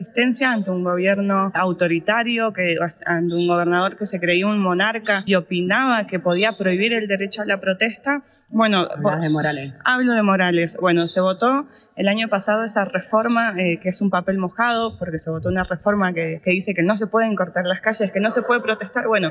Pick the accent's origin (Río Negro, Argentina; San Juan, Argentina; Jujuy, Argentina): Jujuy, Argentina; Yo soy estudiante, soy jujeña, milito desde muy chica.